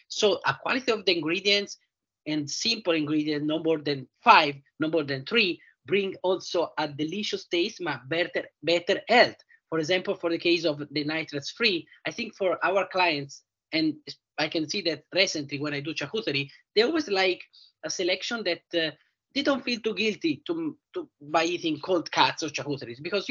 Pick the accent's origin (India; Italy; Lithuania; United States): Italy; accent: Italian; English is a second language; Thank you for having me with my funny Italian accent.